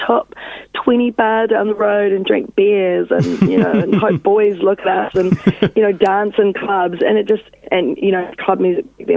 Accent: Christchurch, Canterbury, New Zealand; I became known, I guess, for having come from Christchurch, but I'm not actually from Christchurch. It's just where I sort of grew up, I guess, and began my career. I was here for 5 amazing years

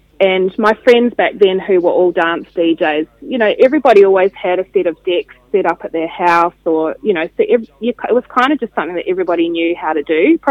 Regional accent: Christchurch, Canterbury, New Zealand; I was born in Christchurch, grew up in St Albans, and lived there until I was 24.

